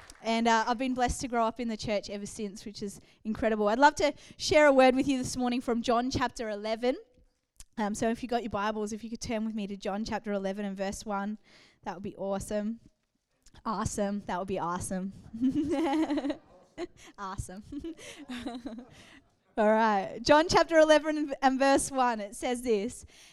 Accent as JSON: {"language": "English", "country": "New Zealand", "tie": "born or raised there", "also_born_or_lived": "England", "accent": "Australian", "lives_now": "Australia", "said": "my dad is Persian. My mum is Irish. I was born in England, grew up in New Zealand, and then have spent most of my life in Australia. So I'm really from around the world."}